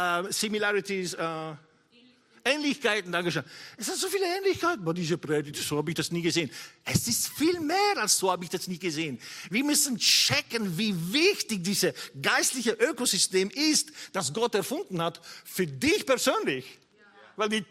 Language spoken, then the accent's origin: German; Italy; Als Italiener geniere ich mich.